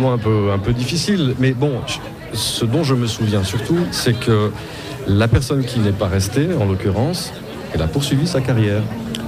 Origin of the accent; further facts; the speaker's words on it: Jura, Switzerland; Moi, je venais des Franches-Montagnes et puis dans les Franches-Montagnes, on a un R qui est un peu râpeux, vous savez. Puis on a des O qui sont très ouverts